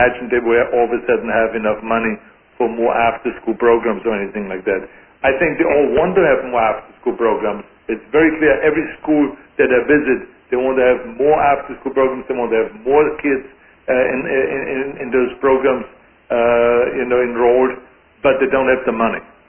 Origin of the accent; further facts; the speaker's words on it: Austria; moved away as an adult; now in United States; I had the kind of education when I grew up in Austria, and I want every kid to have the same opportunities that I had when I came to America